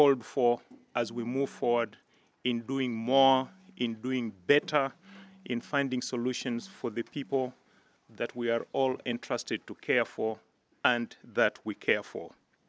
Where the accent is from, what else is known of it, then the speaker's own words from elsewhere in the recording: Uganda; my own country of origin. I am from Uganda